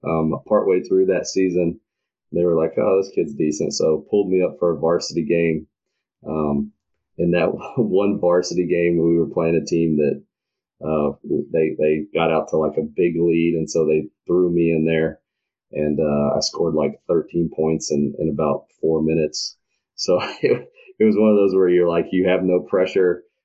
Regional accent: North Carolina, United States; And I was from North Carolina, so I had the triangle there with Duke and North Carolina and NC State.

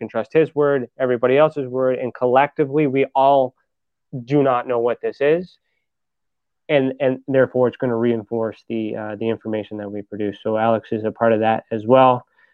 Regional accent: Canada; No, it's all good. We're Canadian.

